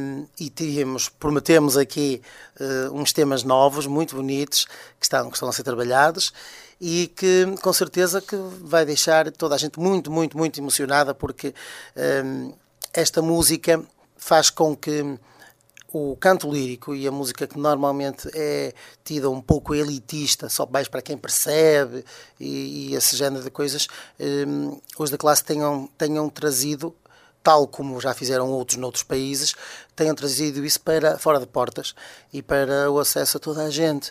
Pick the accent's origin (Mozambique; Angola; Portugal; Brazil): Portugal; Minho; nós somos minhotos, somos daqui.